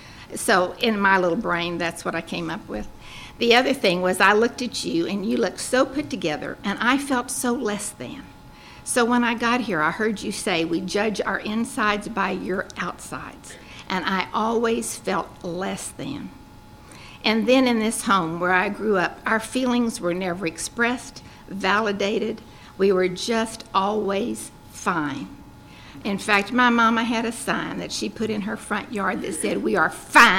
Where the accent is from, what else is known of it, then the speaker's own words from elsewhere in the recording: San Antonio, Texas, United States; also born or lived in Midland; I was born in Midland, and shortly after I was born, we moved to San Antonio, and that's where I grew up.